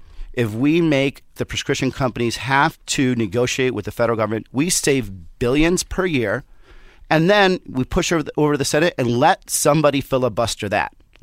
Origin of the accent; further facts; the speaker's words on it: Southwest, United States; I'm from the Southwest, right? So the shit taco they're going to try to make us eat, it's going to be worse.